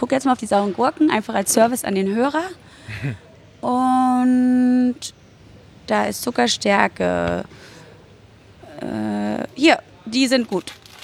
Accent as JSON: {"language": "German", "region": "Berlin", "country": "Germany", "tie": "born or raised there", "said": "auch wenn ich in Berlin wohne und da groß geworden bin. Ich bin ja auch in der DDR geboren worden, noch bevor die Mauer gefallen ist."}